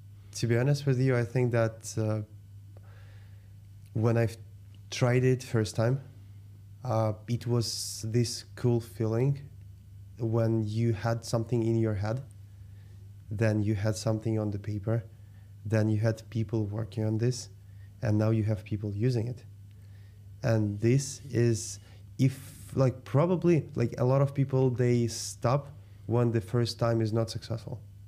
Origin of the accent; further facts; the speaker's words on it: Moscow, Russia; where I grew up in Moscow, in Russia.